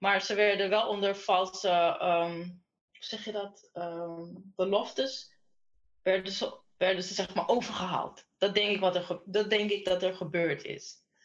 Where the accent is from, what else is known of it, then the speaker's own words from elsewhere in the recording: Netherlands; born there; Ik ben in Nederland geboren. En mijn ouders die komen uit Suriname.